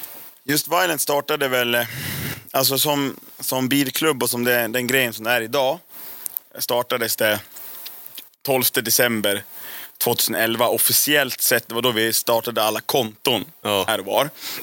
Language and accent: Swedish; Västerås, Västmanland County, Sweden; 92 föddes jag. Här i Västerås, jag är uppväxt här. Jag har bott här i Västerås hela mitt liv.